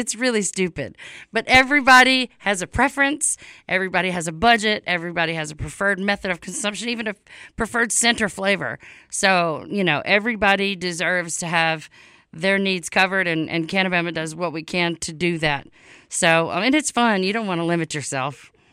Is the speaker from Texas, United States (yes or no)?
no; Louisiana, United States; tonight we're going to be talking to someone from my home state, from Louisiana.